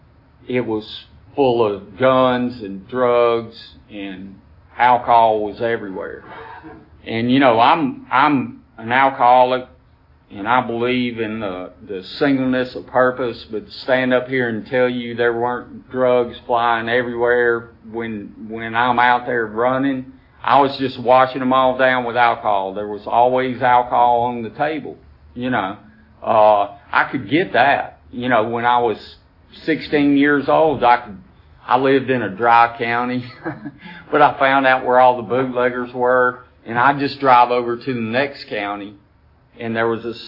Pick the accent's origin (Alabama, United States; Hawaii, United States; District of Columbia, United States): Alabama, United States; Decatur; They took me to the town next to it, which was just barely a little bit bigger, and that's where I grew up on the Tennessee River in Decatur, Alabama.